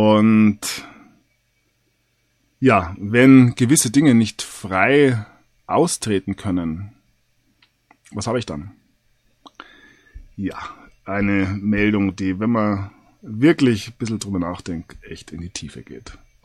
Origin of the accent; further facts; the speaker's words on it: Bavaria, Germany; Als Bayer hat man da natürlich nichts dagegen